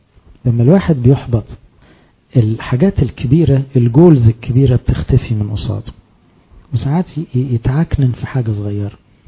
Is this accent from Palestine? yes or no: no; Egypt; احنا برضو عندنا كمصريين